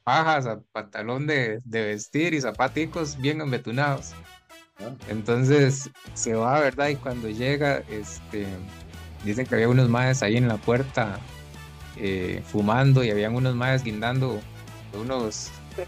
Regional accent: Los Santos, Costa Rica; now in Cartago, Costa Rica; yo era de la zona de Los Santos en ese tiempo, ahora soy de Cartago

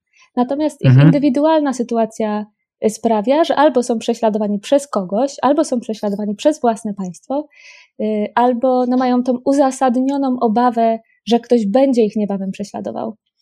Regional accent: Kraków, Lesser Poland, Poland; Ja jestem z Krakowa, więc to jest najczęściej w porcie lotniczym na Balicach.

